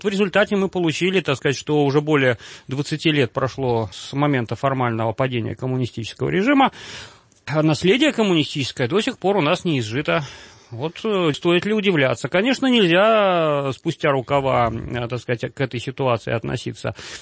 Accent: Saint Petersburg, Russia; сам я петербуржец

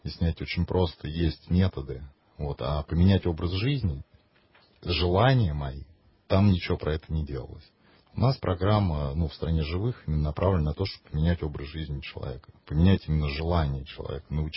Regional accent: Moscow, Russia; Я родился в Москве, я жил всю жизнь в Москве.

